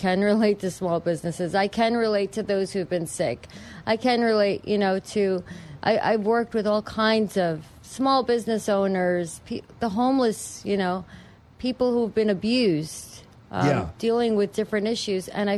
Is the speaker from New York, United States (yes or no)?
yes; New York, United States; I was born in Yonkers and raised in District 19.